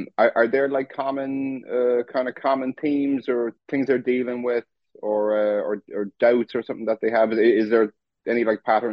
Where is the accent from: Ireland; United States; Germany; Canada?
Ireland; I grew up in Ireland